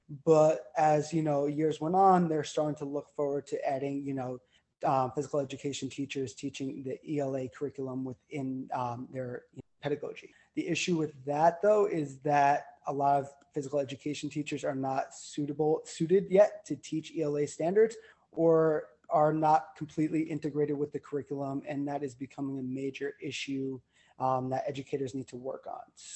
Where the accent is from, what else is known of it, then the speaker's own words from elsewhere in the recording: Long Island, New York, United States; I'm from Long Island, New York.